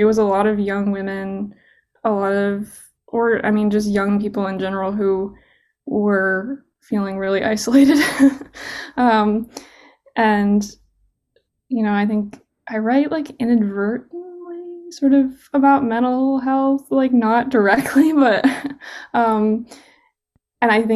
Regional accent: Vermont, United States; So I'm from Vermont, so I went back home and I was doing it like out of my bedroom.

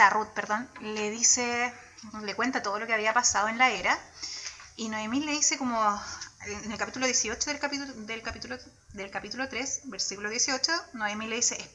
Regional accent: Chile; Incluso internacionalmente, de repente nos dicen, ¿por qué hablan tan rápido? Bueno, somos chilenos.

